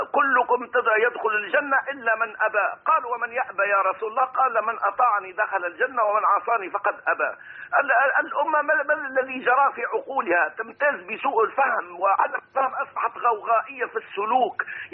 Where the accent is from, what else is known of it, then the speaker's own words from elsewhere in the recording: Tunisia; أنا العبد الضعيف من تونس